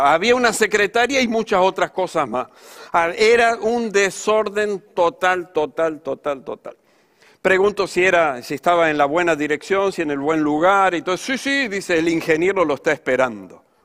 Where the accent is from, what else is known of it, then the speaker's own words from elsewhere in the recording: Argentina; En mi país, en Argentina, en mi ciudad, conformábamos un equipo de profesionales y hombres de negocio dentro de la iglesia.